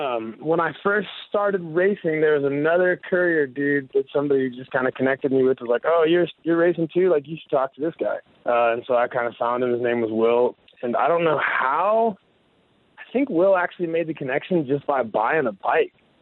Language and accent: English; Denver, Colorado, United States; I grew up in Denver, Colorado.